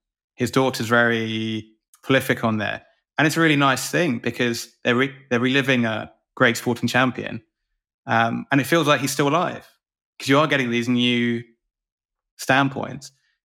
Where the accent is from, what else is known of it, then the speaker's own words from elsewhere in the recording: United Kingdom; Firstly, I'm British. I've grown up in a British cycling community